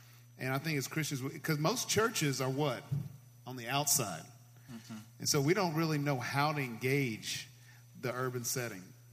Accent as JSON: {"language": "English", "town": "Memphis", "region": "Tennessee", "country": "United States", "tie": "born or raised there", "said": "I grew up here in Memphis"}